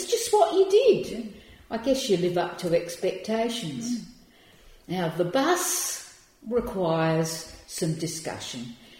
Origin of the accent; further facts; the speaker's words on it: Maitland, South Australia, Australia; from the age of about three we lived on a farm that was 15 kilometres south of Maitland, the district of Sandylands, which is a huge metropolis that in its heyday had a couple of houses and a telephone exchange.